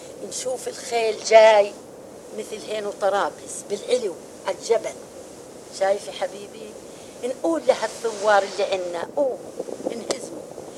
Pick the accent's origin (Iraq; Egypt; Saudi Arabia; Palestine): Palestine; moved away; ولجأنا هاللجأة يا حبيب قلبي ولجأنا يا ريت ليكون ما طلعنا من فلسطين يا ريت